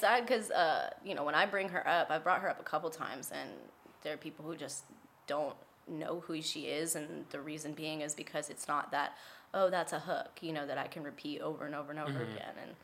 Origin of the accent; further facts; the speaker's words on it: Fort Worth, Texas, United States; I grew up in Fort Worth, Texas.